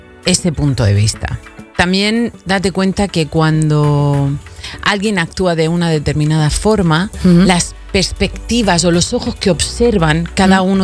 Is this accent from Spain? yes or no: yes; Region of Murcia, Spain; en mi tierra, Murcia.